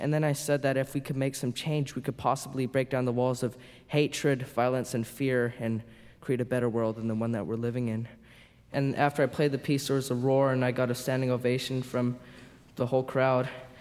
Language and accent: English; Hayward, California, United States; I'm from Hayward, California.